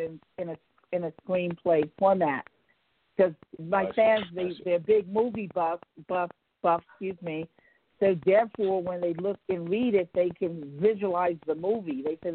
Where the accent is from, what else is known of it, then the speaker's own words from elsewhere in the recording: New York City, New York, United States; from New York City. I'm a New Yorker.